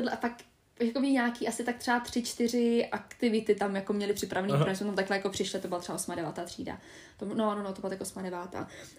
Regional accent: Kolín, Central Bohemian Region, Czechia; já jsem z Kolína, že v Kolíně tam bylo jakoby nějaký studentský jakoby centrum

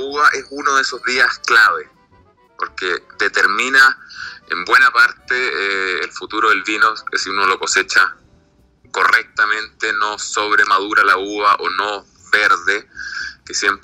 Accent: Chile; Sí, soy chileno. Nacido y criado.

